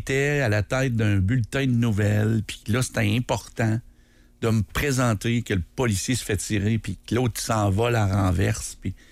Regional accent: Canada

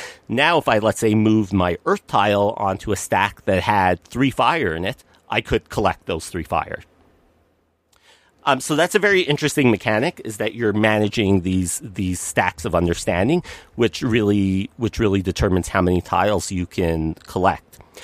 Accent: Canada; I'm just going to go by the Kickstarter page because it lists things in Canadian, because, hey, we're Canadian.

